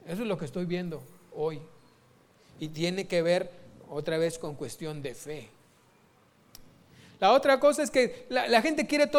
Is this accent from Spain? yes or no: no; Mexico; dicen que es presidente de México, mío no es